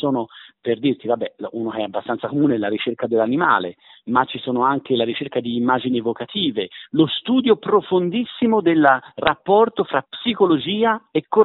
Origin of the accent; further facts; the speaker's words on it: Florence, Tuscany, Italy; Inoltre io proprio da fiorentino amavo molto la dissacrazione ironica